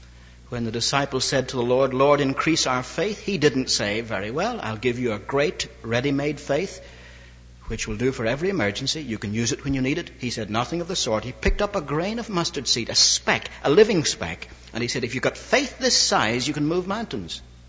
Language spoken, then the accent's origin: English; Ireland; He said, you're not English. I said, no, I'm from Ireland.